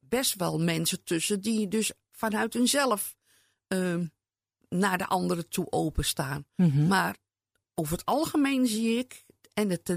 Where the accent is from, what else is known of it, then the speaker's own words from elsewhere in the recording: Amsterdam, North Holland, Netherlands; born there; Ik ben geboren in Amsterdam in 1949.